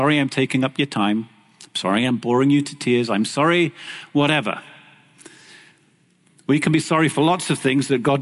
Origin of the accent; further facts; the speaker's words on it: England, United Kingdom; now in Canada; when I came from England to Canada